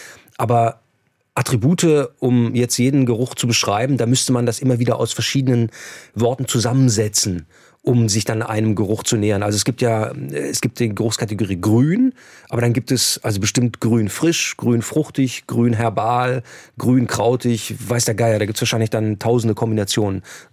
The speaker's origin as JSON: {"language": "German", "town": "Kassel", "region": "Hesse", "country": "Germany", "said": "Dazu komme ich aus Kassel"}